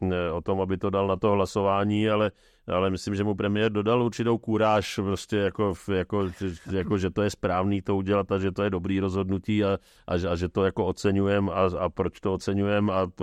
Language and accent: Czech; Prague, Czechia; tak já jsem vyrůstal v Dejvicích